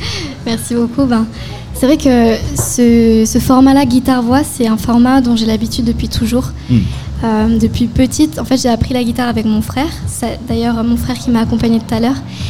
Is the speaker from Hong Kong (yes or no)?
no; Montélimar, Auvergne-Rhône-Alpes, France; Alors, à la base de la base, je suis de Montélimar.